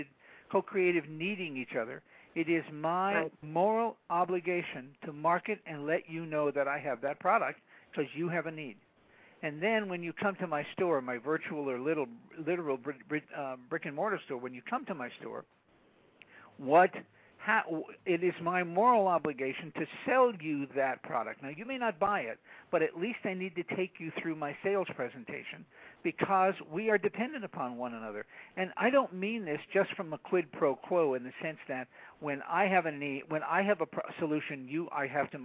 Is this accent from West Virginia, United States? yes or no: no; Detroit, Michigan, United States; I come from Polish Catholic Southwest Detroit